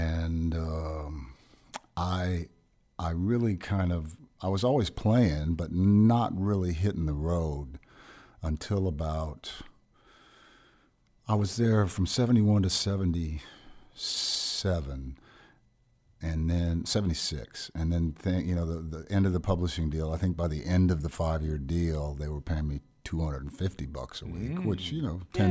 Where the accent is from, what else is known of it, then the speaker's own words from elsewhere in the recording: Midwest, United States; as you say, I was a kid from the Midwest